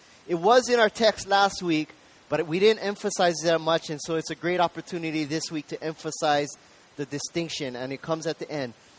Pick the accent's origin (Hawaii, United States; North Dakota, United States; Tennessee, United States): Hawaii, United States; For any of us growing up in Hawaii, most of us understand what this means, to be a part of a family and the significance of being part of this close-knit group of people.